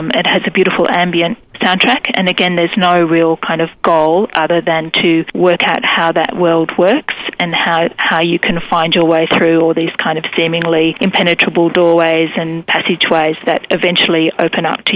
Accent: Sweden; I'm from Sweden.

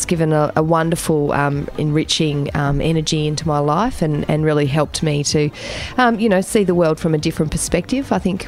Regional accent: Tasmania, Australia; I felt really marginalised as a young person growing up in Tasmania. I came out when I was 19, which was 21 years ago.

